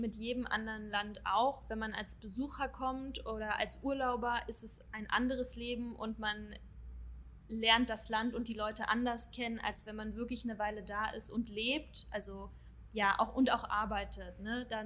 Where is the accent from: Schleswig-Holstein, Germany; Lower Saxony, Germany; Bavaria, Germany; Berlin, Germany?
Berlin, Germany; now in Dubai, United Arab Emirates; Ich komme aus Berlin und ich dachte, hey, ja, mich kann nichts mehr umhauen